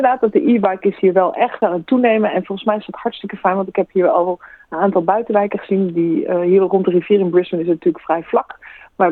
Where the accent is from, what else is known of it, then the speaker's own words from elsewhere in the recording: Netherlands; Ik ben een Nederlander, dus de meeste Nederlanders hebben meer dan één fiets.